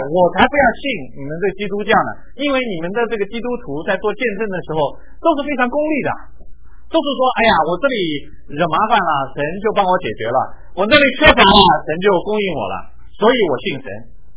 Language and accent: Chinese; China; moved away as an adult; now in United States; 好像我当年来到美国求学的时候，拎着两个皮箱，攥着两个拳头就来到美国。